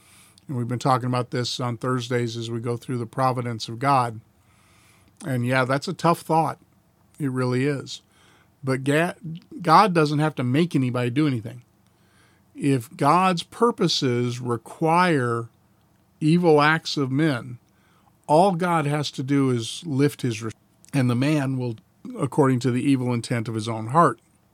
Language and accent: English; the South, United States; Now, I was raised in the South. I pastored a Southern Baptist church.